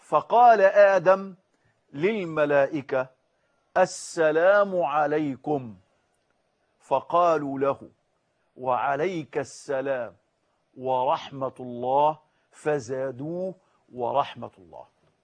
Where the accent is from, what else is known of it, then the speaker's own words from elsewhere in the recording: Egypt; وخاصة في بلدنا مصر